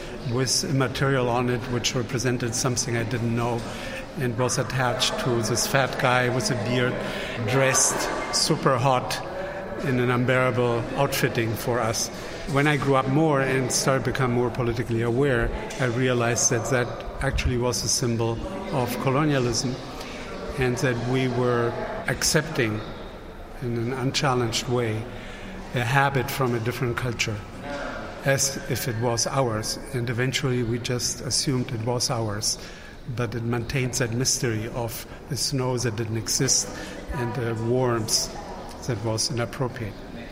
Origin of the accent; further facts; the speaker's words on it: Uruguay; English is a second language; I grew up in Uruguay in South America and grew up with Christmas trees